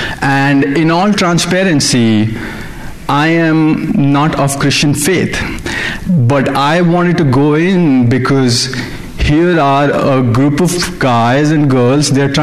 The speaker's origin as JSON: {"language": "English", "country": "India"}